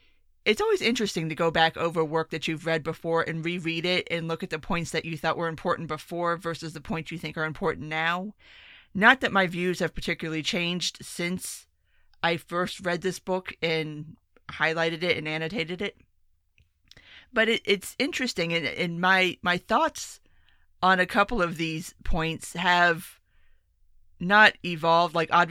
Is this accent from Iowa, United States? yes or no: no; Florida, United States; born there; I was born in South Florida in 1981, which was roughly a year after the Mariel boat lift.